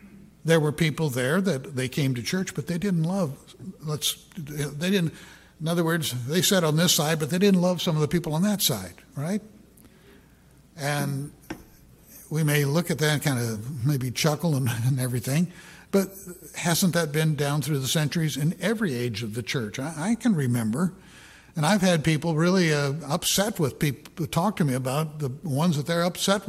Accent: Portland, United States; I'm from Portland. I came into the Portland Church, Spokesman's Club, went to Ambassador College.

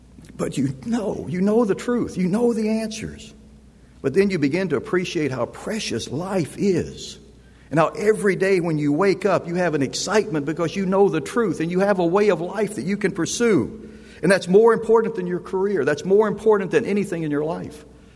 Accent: Arkansas, United States; And I said, "That's wrong. I'm from Arkansas, and I'll get there if I keep walking.

